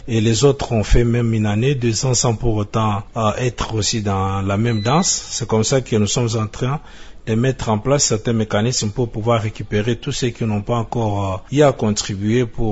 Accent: Kasaï-Central, DR Congo; Nous avons les problèmes de la culture fiscale chez nous au Kasaï central.

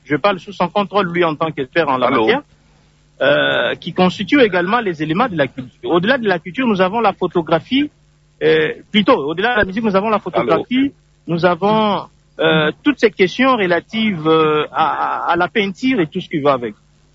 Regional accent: Tshilenge, Kasaï-Oriental, DR Congo; les écoles qui sont chez moi à Tshilenge

